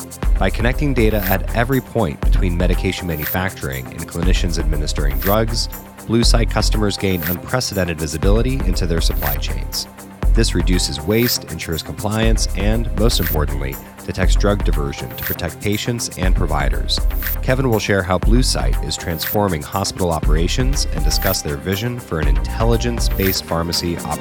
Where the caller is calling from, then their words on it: London, United Kingdom; I am in London. It's a less nice place to be this time of year